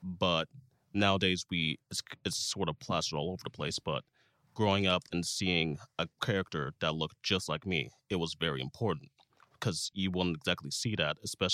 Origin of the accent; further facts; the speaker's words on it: St. Charles, United States; spending time with my mom when I grew up in St. Charles throughout out my days from elementary school to fifth grade.